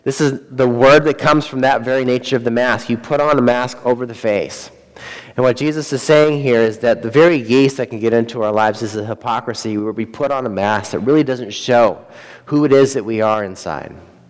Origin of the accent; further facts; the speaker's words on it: Montana, United States; I grew up in Montana, and I am afraid of those who can kill the body. They are in my backyard every summer when I go home.